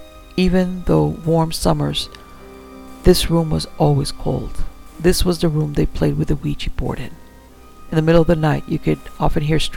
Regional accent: Placerville, California, United States; I moved in with some friends back in my hometown of Placerville. Placerville is an old mining town with a rich history to boot.

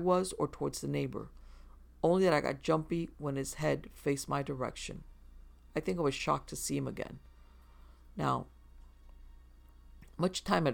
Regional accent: Box Hill, Victoria, Australia; born there; I was born in Box Hill, on the kitchen floor of a house in James Street. James Street is not far from Hotham Street.

